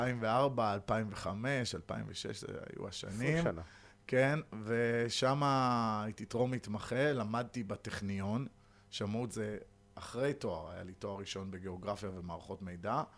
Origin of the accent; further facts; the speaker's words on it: Netanya, Central District, Israel; moved away as an adult; now in Mitzpe Ramon, Israel; אנחנו במקור מנתניה, איפשהו שהייתי בן 20, המשפחה שלי מחליטה לעשות ציונות, ואנחנו אוספים את עצמנו, ועוברים למצפה רמון כולנו.